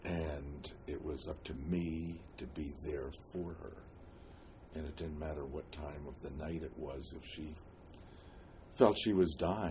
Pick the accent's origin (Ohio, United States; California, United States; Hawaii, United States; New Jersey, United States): New Jersey, United States; Trenton; moved away as an adult; also born or lived in Pennsylvania / Virginia / Washington; I was born in Trenton, New Jersey, and I lived there all of my childhood life, and I then moved from New Jersey to Pennsylvania